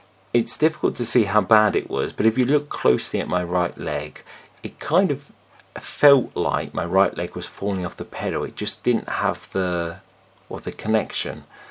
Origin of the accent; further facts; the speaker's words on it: Wellingborough, East Midlands, United Kingdom; I made my hometown pride my target, and I managed to get there.